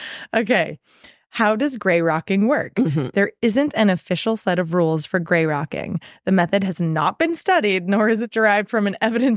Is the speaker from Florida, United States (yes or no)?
yes; Florida, United States; born there; now in California, United States; It's not my fault I was born in Florida and now live in California.